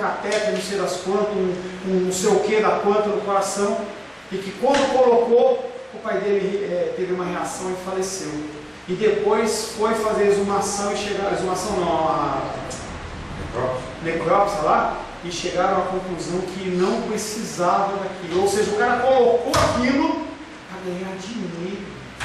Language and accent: Portuguese; Brazil; problema do Brasil não são os políticos corruptos, não é a medicina, não é a educação, mas é porque nós, como brasileiros, nós somos corruptos.